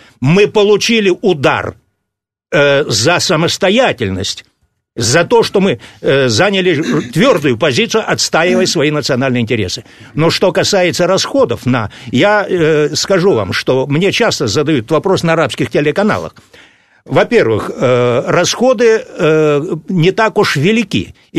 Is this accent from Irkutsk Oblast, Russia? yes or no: no; Barnaul, Altai Krai, Russia; Я тоже, кстати, из Барнаула.